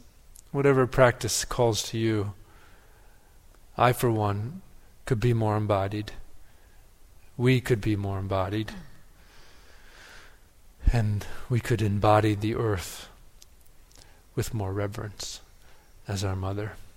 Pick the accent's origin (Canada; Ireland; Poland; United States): United States; Wisconsin; I grew up in Wisconsin and love listening to the stories of Garrison Keillor.